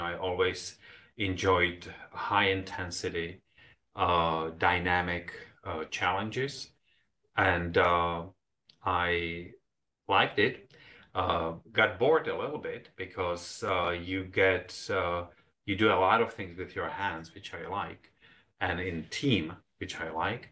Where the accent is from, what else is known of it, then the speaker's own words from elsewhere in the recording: Prague, Czechia; born there; English is a second language; also born or lived in several countries; I was born in Prague in Czech Republic. This is where I went to medical school when I was 17.